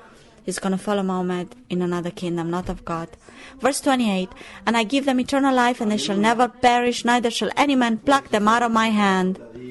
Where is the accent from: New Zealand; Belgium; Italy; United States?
Italy; English is a second language; also born or lived in Tanzania; I was adopted when I was little from an Italian family, but I am from Tanzania. I grew up in Italy.